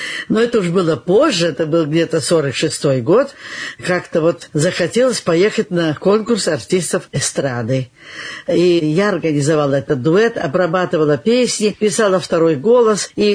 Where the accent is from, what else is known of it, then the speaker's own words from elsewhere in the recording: Yekaterinburg, Sverdlovsk Oblast, Russia; born there; Да, я родилась в Свердловске 29 марта 1900.